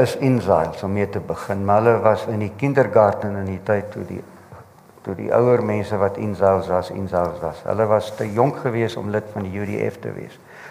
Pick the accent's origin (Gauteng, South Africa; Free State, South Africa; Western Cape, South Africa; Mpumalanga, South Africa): Mpumalanga, South Africa; So jy weet, ek kom van Mpumalanga af, qua ja.